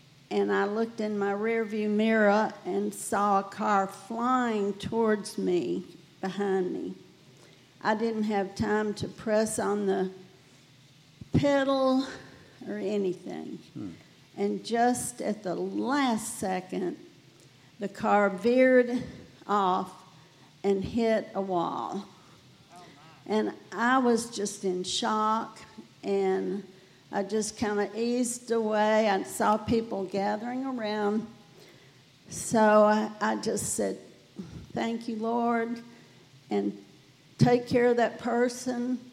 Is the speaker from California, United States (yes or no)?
no; Tennessee, United States; from Tennessee. I'm getting ready to go back. I'm a snowbird.